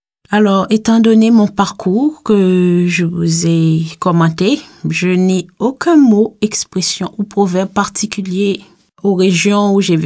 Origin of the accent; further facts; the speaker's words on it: Gabon; moved away as an adult; also born or lived in United States; now in Switzerland; j'ai 38 ans, je suis née au Gabon de parents haïtiens. J'ai fait toutes mes études secondaires au Gabon et une partie de mes études universitaires également. Ensuite, j'ai été aux États-Unis